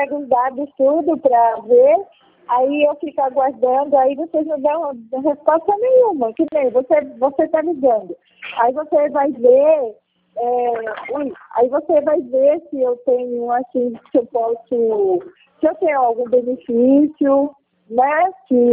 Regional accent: São Paulo, Brazil; eu sou de São Paulo, só que eu estou aqui em Pernambuco com os meus pais

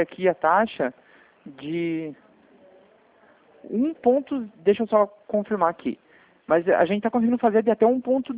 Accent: Curitiba, Paraná, Brazil; eu sou de Curitiba.

